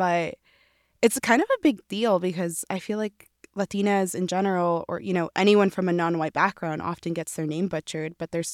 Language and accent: English; Utah, United States; Oh, yeah. I feel like growing up in Utah, your name naturally, like if you come from like a non-white background